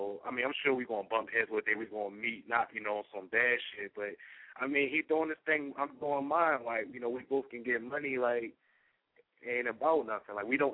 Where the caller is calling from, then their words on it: Pennsylvania, United States; I'm calling from Uptown.